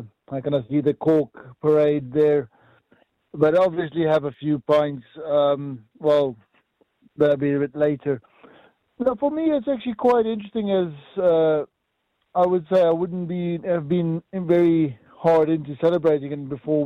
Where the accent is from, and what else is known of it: South Africa; moved away